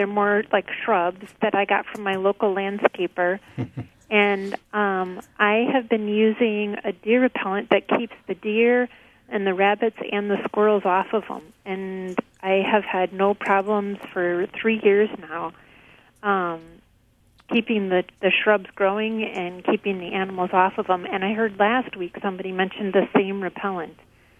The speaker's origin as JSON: {"language": "English", "region": "Wisconsin", "country": "United States", "said": "I am from Northern Wisconsin."}